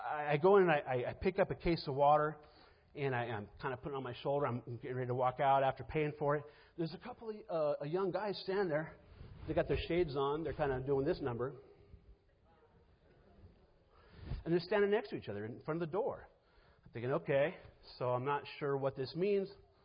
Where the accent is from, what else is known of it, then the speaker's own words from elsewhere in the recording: Spokane, Washington, United States; some of the things I saw when I was growing up in Spokane and that kind of thing